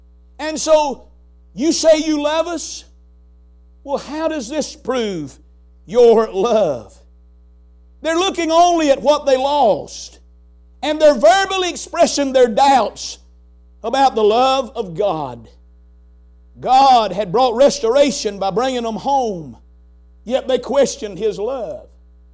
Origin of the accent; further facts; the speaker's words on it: North Carolina, United States; If I'd have been raised in Kentucky, I could have been a jockey on a horse, I guess, but I was raised in North Carolina